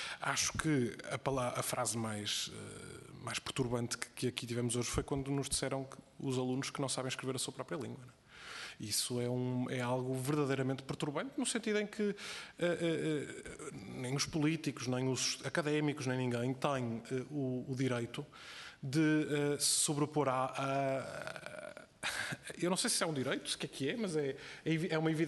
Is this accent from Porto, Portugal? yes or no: yes; Porto, Portugal; eu sou do Porto, e no Porto nós nunca, o pretérito perfeito, nós nunca o pronunciamos bem, como sabem, não é? Nós dizemos, nós nunca abrimos aquela, nós abrimos todas as vogais.